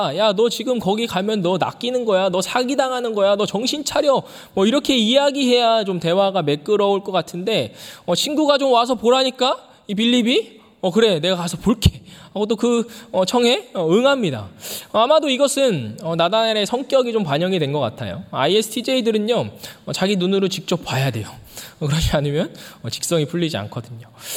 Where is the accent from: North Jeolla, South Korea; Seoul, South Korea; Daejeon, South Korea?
Daejeon, South Korea; 그래서 제가 아내에게 대전은 굉장히 조용하고 잘 정돈되어 있고